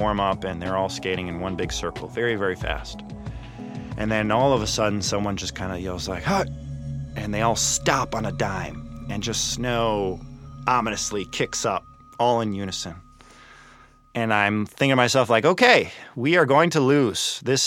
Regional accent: United States; I was like, as an American, there's a lot to be discussed there.

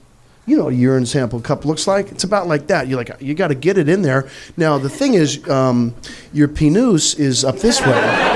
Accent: Missouri, United States; I'm from Missouri.

